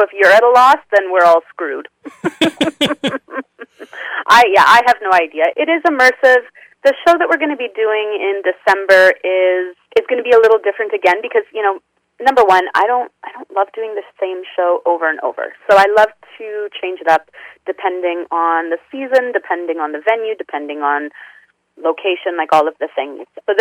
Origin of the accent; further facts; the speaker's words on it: Winnipeg, Manitoba, Canada; I am also from Winnipeg